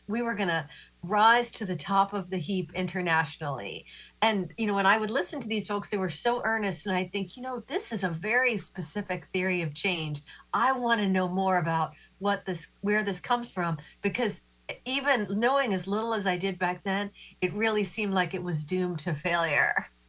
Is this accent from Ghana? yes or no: no; Midwest, United States; Even though I'm from the Midwest and I now live in Massachusetts, my parents were both from Florida.